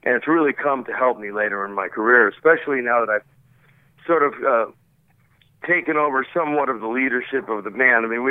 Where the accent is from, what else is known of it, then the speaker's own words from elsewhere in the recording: North Hollywood, California, United States; We grew up in North Hollywood, you know? We're not just throwing together studio guys. Somebody started that rumor. But we went to high school together. We grew up together